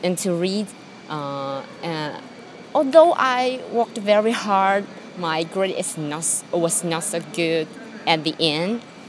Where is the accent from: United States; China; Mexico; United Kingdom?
China; first language Mandarin; English is a second language; I haven't attended such kind of English course in my previous years since my mother tongue is Putonghua.